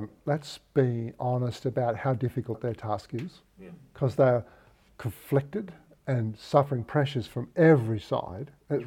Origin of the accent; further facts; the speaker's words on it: Australia; So I am an Australian, and I have an allegiance to Australia because it's my country.